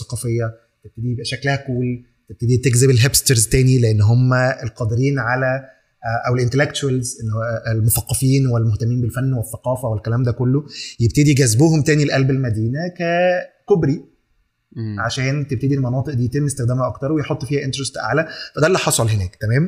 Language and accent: Arabic; Egypt; عندنا في مصر بيحصل بشكل